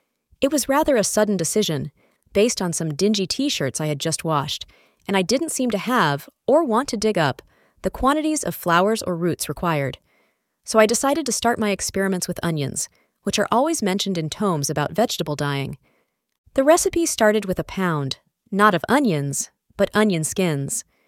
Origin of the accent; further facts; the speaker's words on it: England, United Kingdom; moved away as an adult; now in United States; Now I come from England, where the cheddar cheese, like the heroic Englishman, is pale and strong